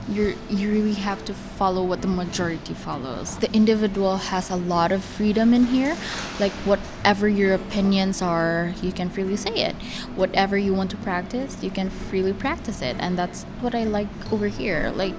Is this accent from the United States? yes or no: no; Philippines; moved away as an adult; now in Canada; I'm 26 years old and I'm from the Philippines. I first came to Canada just this year, February 2015.